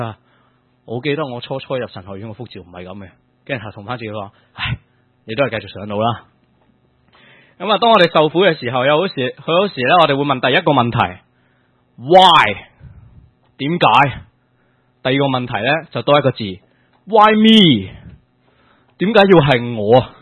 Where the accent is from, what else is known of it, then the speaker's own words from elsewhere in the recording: China; 即是我们中国人有句话，人在做就天在看